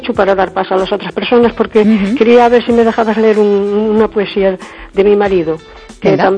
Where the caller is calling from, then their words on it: Cespón, Galicia, Spain; de Cespón.